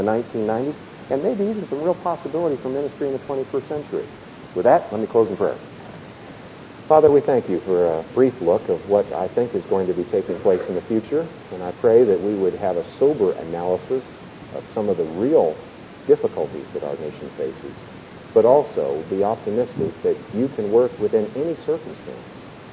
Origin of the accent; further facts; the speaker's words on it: Berkeley, California, United States; born there; I was born in Berkeley, so that's good.